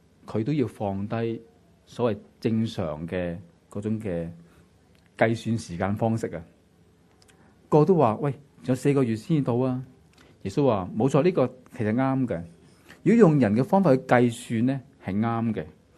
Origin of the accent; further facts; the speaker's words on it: Hong Kong; 是可能我们香港人不容易明白的